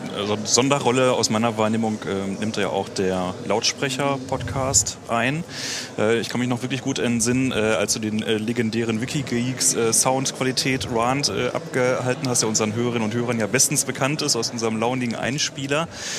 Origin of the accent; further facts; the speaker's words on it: Göttingen, Lower Saxony, Germany; wir kommen halt alle aus Göttingen